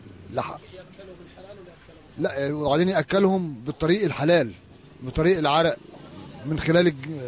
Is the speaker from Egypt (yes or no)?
yes; Egypt; عندنا في مصر